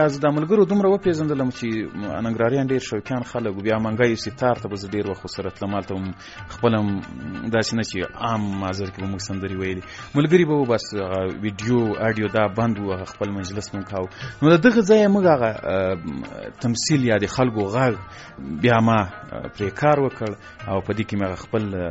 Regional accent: Ghazni, Afghanistan; ځکه زه له غزنی څخه یو دوه درې کسان وو

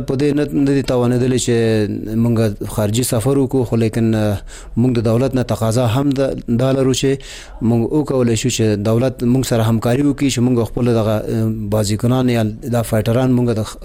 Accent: Afghanistan; مونږ افغانان یو

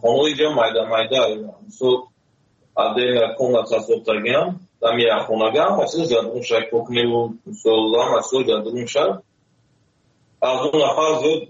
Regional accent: Tajikistan; moved away as an adult; now in South Korea; سال 2015 از تاجیکستان آمدم.

